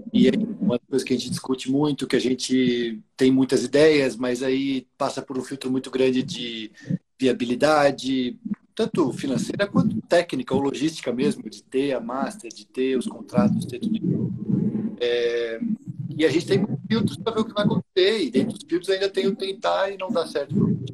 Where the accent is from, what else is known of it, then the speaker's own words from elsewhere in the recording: Brazil; now in Portugal; nós viemos aqui do Brasil para morar cá em Portugal. … meu sócio, o Jorge também, nosso sócio, todos nessa mesma situação.